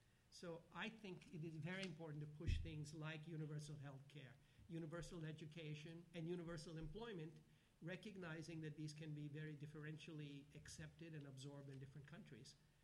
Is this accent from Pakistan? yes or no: yes; Pakistan; I come from Pakistan